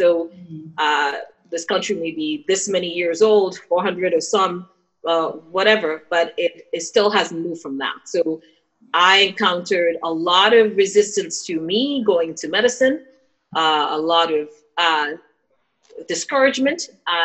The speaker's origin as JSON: {"language": "English", "country": "Nigeria", "tie": "born or raised there", "said": "education was a fundamental thing in sort of the society in which I grew up in Nigeria."}